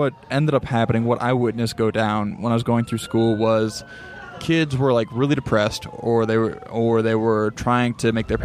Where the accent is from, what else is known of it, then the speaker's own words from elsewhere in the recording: Alabama, United States; now in Pacific Northwest, United States; I grew up in Alabama, right?